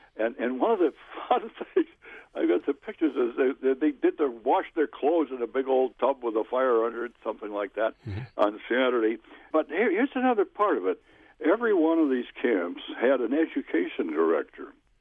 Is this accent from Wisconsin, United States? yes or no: yes; Wild Rose, Wisconsin, United States; And I'm from Wild Rose, central Wisconsin.